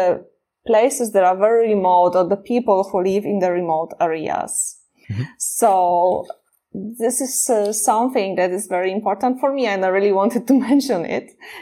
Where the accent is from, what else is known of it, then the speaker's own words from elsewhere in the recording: Poland; because I come from Poland